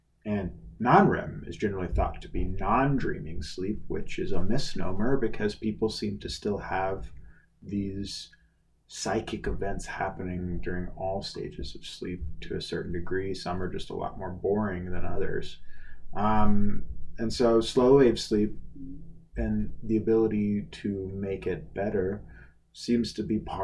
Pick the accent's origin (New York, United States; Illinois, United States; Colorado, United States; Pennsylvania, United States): Colorado, United States; where you can even get some that are sourced from Colorado, which is my home state right here.